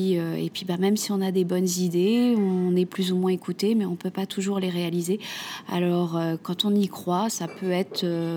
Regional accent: Paris, Île-de-France, France; je suis une Parisienne, maman d'un enfant

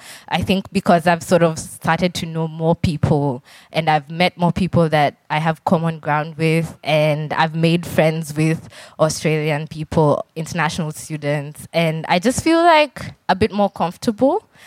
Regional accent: Kenya; moved away; I came from Kenya and everyone is the same color.

